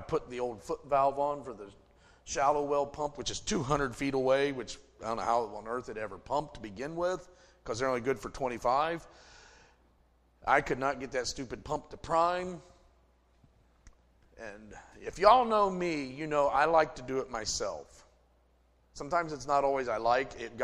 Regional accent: West Virginia, United States; bless God, I'm from West Virginia, and I understand hillbilly.

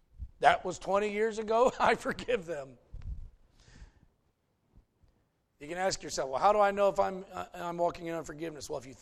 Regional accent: Ohio, United States; I grew up here in Morrow County for the most part.

